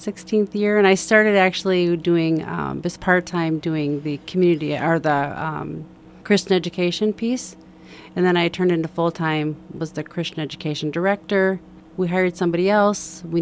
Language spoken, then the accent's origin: English; Fridley, Minnesota, United States; Well, I grew up in Fridley, graduated from Fridley High School.